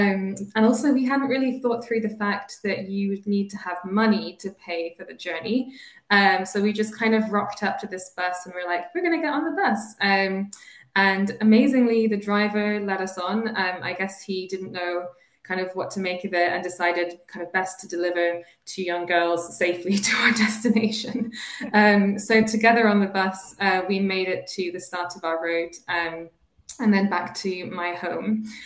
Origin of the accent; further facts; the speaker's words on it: Pokhara, Gandaki Province, Nepal; So I grew up in Nepal, and I spent my primary school or elementary school years in a city that I called Pokhara.